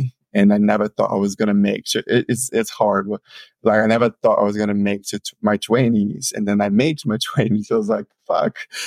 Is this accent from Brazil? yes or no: yes; Brazil; now in Australia; He gave me the opportunity, which was like leaving Brazil in my hometown and coming to Australia.